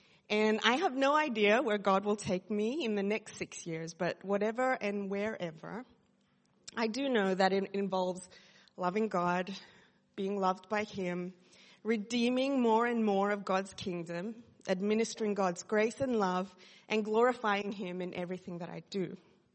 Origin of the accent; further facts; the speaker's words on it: Sydney, New South Wales, Australia; You know, I am from Sydney originally, so I was born and raised in Sydney. I have a Filipino background. I don't understand Tagalog.